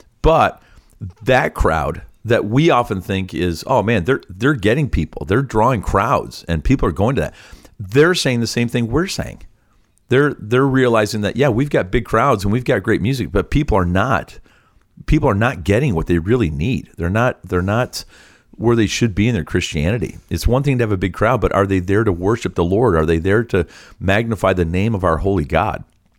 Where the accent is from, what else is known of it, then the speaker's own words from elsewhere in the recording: St. Thomas, Ontario, Canada; from St. Thomas, Ontario, Canada, and I will be heading home